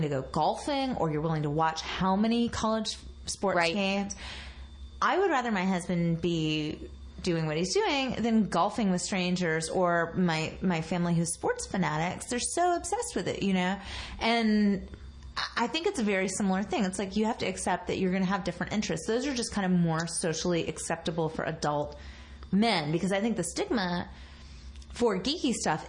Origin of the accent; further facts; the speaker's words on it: Deep South, United States; well, I've had to do some explaining to my family because I'm from the Deep South.